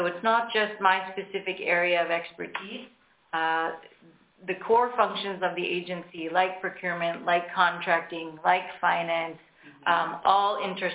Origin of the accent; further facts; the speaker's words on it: Canada; So one thing I didn't say at the beginning is that I come from Canada.